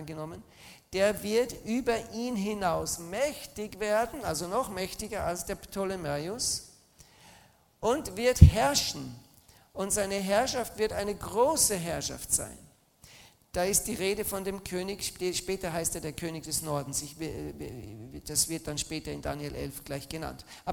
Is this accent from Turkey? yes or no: no; Austria; Ich bin ja ein Österreicher.